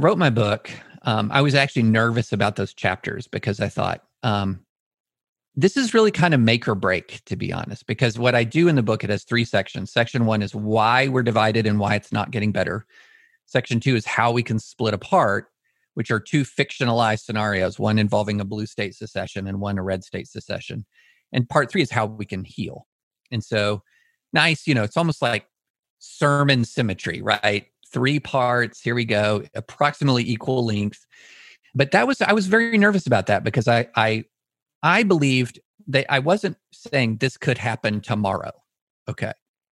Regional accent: Auburn, Alabama, United States; born there; I know. I was born in Auburn.

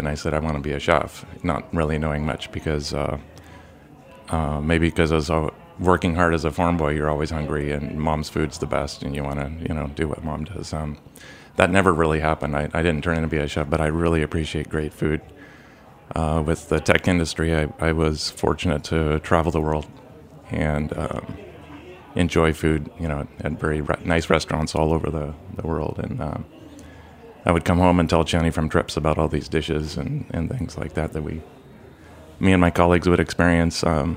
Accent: Nebraska, United States; I grew up in Nebraska also. So I did what most young boys and girls do in Nebraska is go to University of Nebraska.

